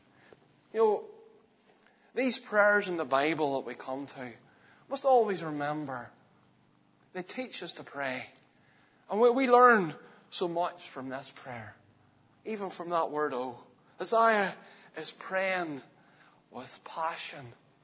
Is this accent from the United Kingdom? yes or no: yes; Northern Ireland, United Kingdom; I'm from Antrim.